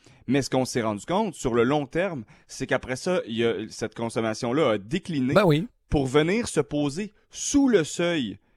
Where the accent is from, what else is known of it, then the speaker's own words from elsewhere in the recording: Gatineau, Quebec, Canada; Moi, ça me fait penser, j'ai grandi à Gatineau